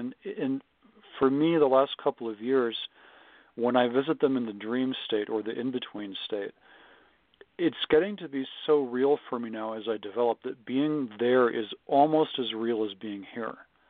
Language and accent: English; California, United States; now in Boulder, United States; I'm actually from California, but I've lived here for 3 years now.